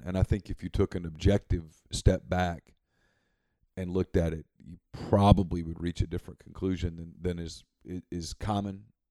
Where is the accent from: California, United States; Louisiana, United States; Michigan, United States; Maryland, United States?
Louisiana, United States; Ruston; And I grew up in Ruston. But Ruston at that time, I swear to you, I think Ruston was bigger than Oxford.